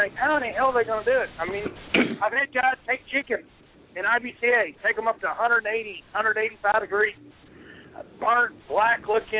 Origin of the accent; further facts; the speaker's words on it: Plainview, Texas, United States; I had that here in Plainview, in my hometown.